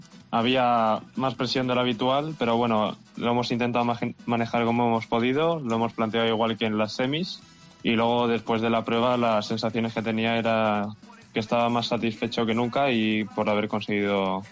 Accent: Madrid, Community of Madrid, Spain; tengo 19 años, soy de Madrid.

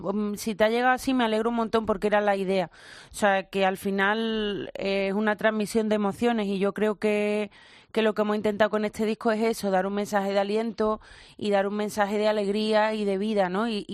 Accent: Córdoba, Andalusia, Spain; Yo soy de Córdoba, pero la cuna del flamenco está en Jerez de la Frontera.

